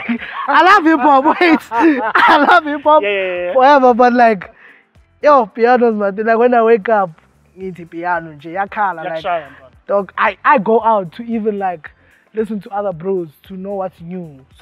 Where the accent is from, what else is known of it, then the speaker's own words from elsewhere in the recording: Kagiso, Gauteng, South Africa; West side! So I'm from Kagiso. I'm born and raised there, you know. Yeah, that's about it. That's where I come from.